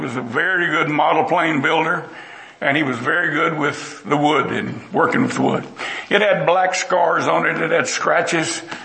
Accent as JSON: {"language": "English", "region": "Texas", "country": "United States", "said": "And like I said, I was from Texas, and I was hunting on my own dad's farm all my life."}